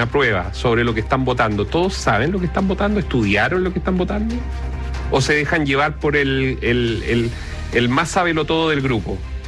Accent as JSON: {"language": "Spanish", "country": "Chile", "said": "como ciudadanos, como chilenos"}